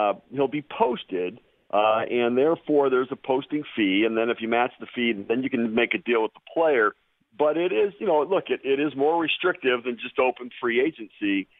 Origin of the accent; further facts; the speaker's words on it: Detroit, Michigan, United States; back when I was a kid and I grew up in Detroit.